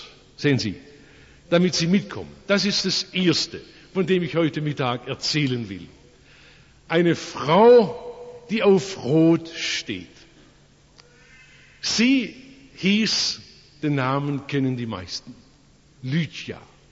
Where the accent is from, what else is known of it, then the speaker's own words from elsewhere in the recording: Oberndorf, Baden-Württemberg, Germany; Ich bin hier daheim, in Oberndorf geboren und aufgewachsen, in Rottweil Abitur gemacht